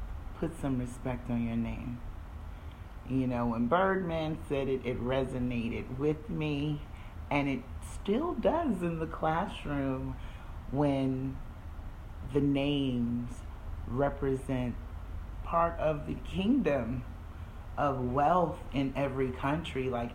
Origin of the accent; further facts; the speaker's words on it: South Carolina, United States; moved away; As most of you know, I live here in the Middle East. And for those of you who are new to the show, I'm originally from South Carolina, USA.